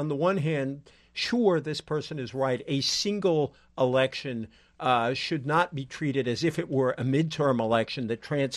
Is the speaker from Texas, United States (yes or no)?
no; Fall River, Massachusetts, United States; So, my hometown, Fall River, Massachusetts, voted, I believe, 74% for Barack Obama.